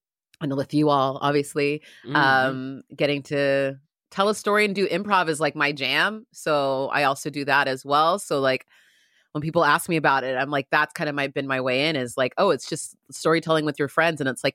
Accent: San Diego, California, United States; because I grew up in San Diego in a very predominantly white area of the world.

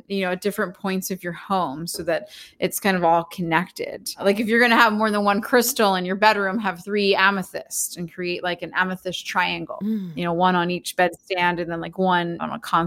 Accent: Philadelphia, Pennsylvania, United States; I grew up in Philly and I've spent a lot of time, you know, in New York and DC

